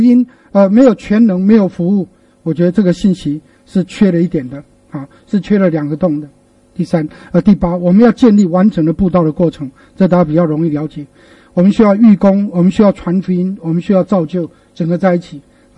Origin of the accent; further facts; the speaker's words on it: Penghu County, Taiwan; 我的老家是在一个很偏远的一个海岛，在澎湖啊，一个很远的海岛。